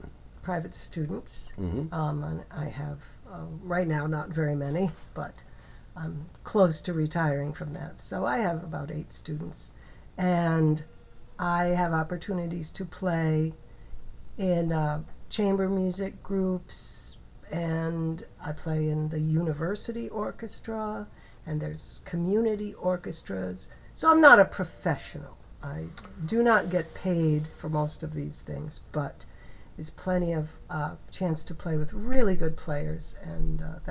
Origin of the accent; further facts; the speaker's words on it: Ohio, United States; also born or lived in Indiana; now in Rhode Island, United States; I'm not from Rhode Island. I'm from Ohio and Indiana and what we call the Midwest, and came to Rhode Island when I got married, and it was so beautiful we just decided to stay.